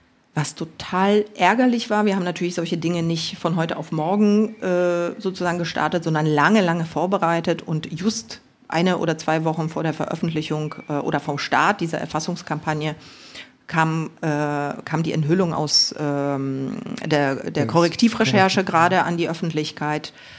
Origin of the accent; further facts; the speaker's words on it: Zgorzelec, Lower Silesian Voivodeship, Poland; born there; also born or lived in Gryfino; Geboren bin ich tatsächlich in Zgorzelec.